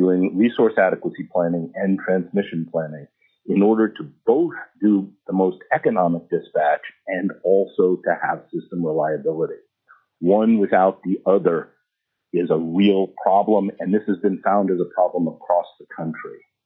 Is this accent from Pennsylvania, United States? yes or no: no; Fairbanks, Alaska, United States; I'm from Fairbanks.